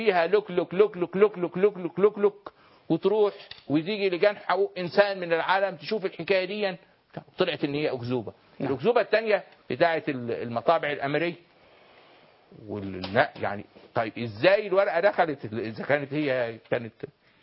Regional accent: Egypt; احنا عندنا في مصر المافيا، انه هو عايز يغير الاوضاع حتى يستفيد من تغيير الاوضاع، يغير القانون،

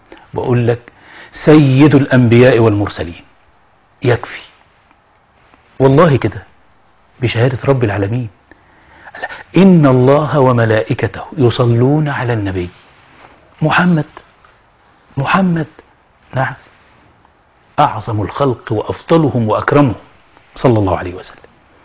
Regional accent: Egypt; ما هي دي لهجتنا كمصريين.

